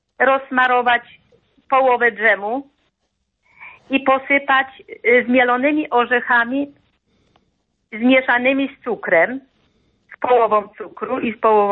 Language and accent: Polish; Binarowa, Lesser Poland, Poland; now in Biecz, Poland; Pochodzę z Binarowej.